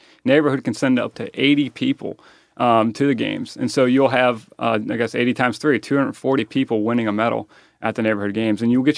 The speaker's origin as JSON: {"language": "English", "town": "Cincinnati", "region": "Ohio", "country": "United States", "said": "So I don't know how it happened, but I'm from Westwood, obviously."}